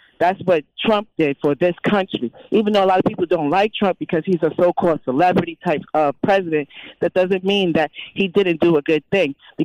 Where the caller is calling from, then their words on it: Perth Amboy, New Jersey, United States; from Port Amboy, New Jersey.